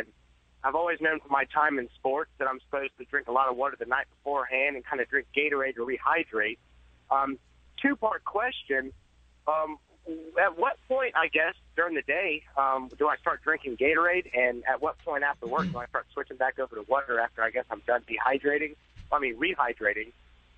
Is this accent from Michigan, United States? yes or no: no; Florida, United States; I grew up in Florida, so the heat never really killed me.